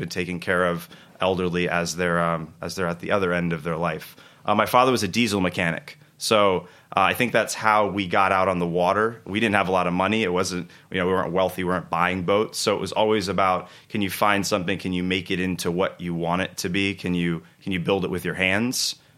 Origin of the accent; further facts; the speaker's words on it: Florida, United States; So where I grew up in the Keys, there wasn't a lot of other options to do things.